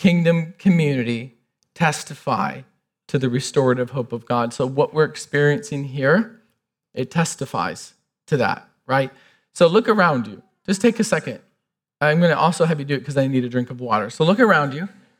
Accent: Michigan, United States; I'm from Michigan. I literally was born in a trailer in the woods.

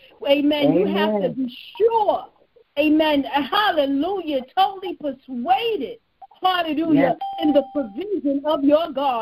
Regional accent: New York, United States; Because I'm from New York. In New York, we are always in a rush.

